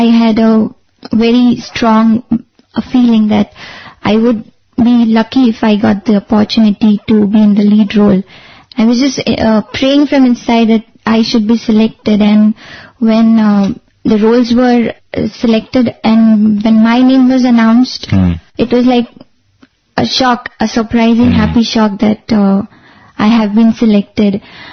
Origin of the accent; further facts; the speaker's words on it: Surat, Gujarat, India; from Surat, Gujarat. I am a student, just completed my bachelor's in interior design.